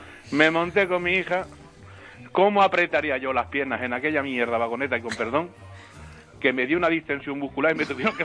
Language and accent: Spanish; Puertollano, Castilla-La Mancha, Spain; otra cosa que me confiere es que soy de Puerto Llano, con lo cual soy un tío valentoso a todo.